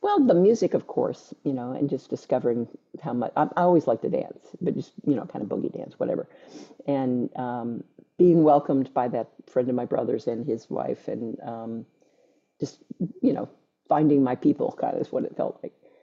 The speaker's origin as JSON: {"language": "English", "town": "Atlanta", "region": "Georgia", "country": "United States", "tie": "born or raised there", "moved": "as an adult", "said": "Yeah, I grew up in Atlanta."}